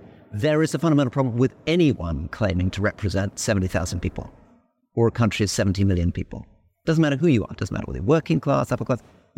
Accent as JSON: {"language": "English", "country": "Malaysia", "tie": "born or raised there", "said": "we grew up in Malaysia after independence"}